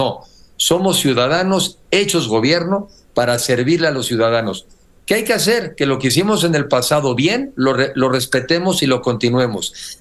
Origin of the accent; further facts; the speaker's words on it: Mexico; Soy mexicano y tengo más de 18 años